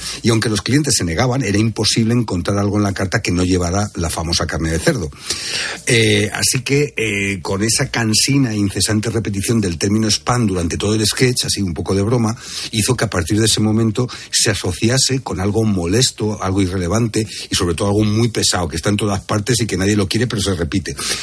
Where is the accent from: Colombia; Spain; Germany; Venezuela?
Spain; como español y teniendo una ñ en, mi apellido